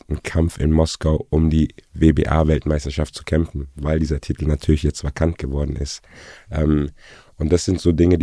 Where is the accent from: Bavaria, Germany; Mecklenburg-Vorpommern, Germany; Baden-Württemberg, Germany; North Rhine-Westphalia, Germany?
Baden-Württemberg, Germany; Heidelberg; weil ich selbst aus Heidelberg komme, geboren, aufgewachsen in Heidelberg, eine kleine, aber schöne Stadt, also für mich die schönste Stadt Deutschlands, und die hat sehr viel Touch und Energie.